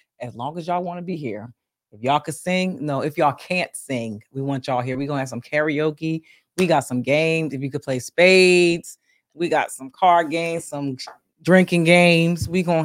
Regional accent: Bristol, Pennsylvania, United States; my hometown, Bristol, PA.

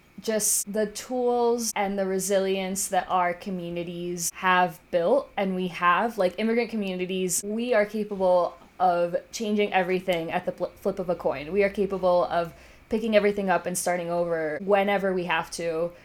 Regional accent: Michigan, United States; English is a second language; But suddenly I immigrate to the US. I'm growing up in Michigan. It's like really cold.

